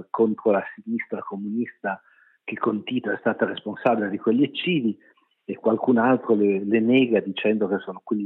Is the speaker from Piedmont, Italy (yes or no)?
yes; Piedmont, Italy; Io sono originario della Val Sangone, provincia di Torino, vicino alla Val di Susa.